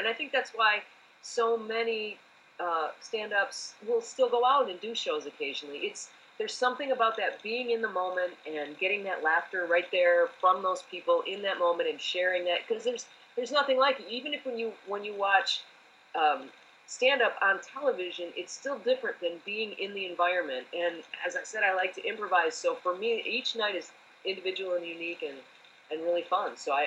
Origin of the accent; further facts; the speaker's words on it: Detroit, Michigan, United States; now in Los Angeles, United States; I mean, I grew up in Detroit, and I started doing comedy when, you know, Tim Allen had his show and Roseanne Barr and all